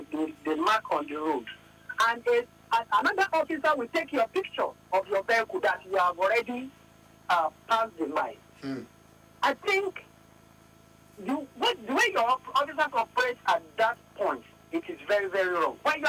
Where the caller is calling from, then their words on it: Kubwa, Federal Capital Territory, Nigeria; I'm calling from Kubwa.